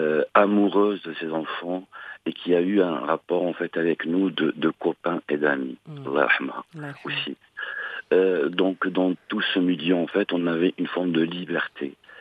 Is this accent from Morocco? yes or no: yes; Moulay Driss, Morocco; Donc c'est une petite ville, je suis natif de Mouledris.